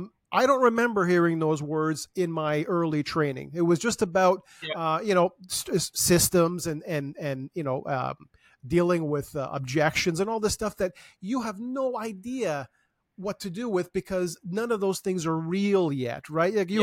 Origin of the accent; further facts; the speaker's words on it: Toronto, Ontario, Canada; Oh, I'm from Toronto. Oh, yeah, there's a you know, there's 50,000 agents in Toronto.